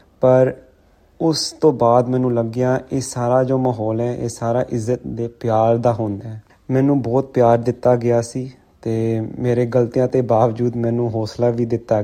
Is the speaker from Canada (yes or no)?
no; Sydney, New South Wales, Australia; Punjabi is a second language; ਅਸੀਂ ਦੋਨੋਂ ਸਿਡਨੀ ਵਿੱਚ ਜੰਮੇ ਸੀ ਤੇ ਇੱਥੇ ਪੜ੍ਹਾਈ ਕੀਤੀ। ਸਕੂਲਿੰਗ ਦੇ ਬਾਅਦ ਅਸੀਂ ਦੋਨੋਂ ਐਡਲੇਡ ਗਏ ਸੀ ਮੈਡੀਕਲ ਸਕੂਲ ਵਾਸਤੇ।